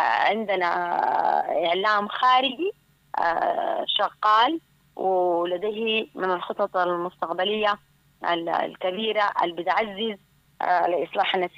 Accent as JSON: {"language": "Arabic", "country": "Sudan", "said": "أنا سوداني وأفتخر، أنا سوداني محتاجة لدولة قوية"}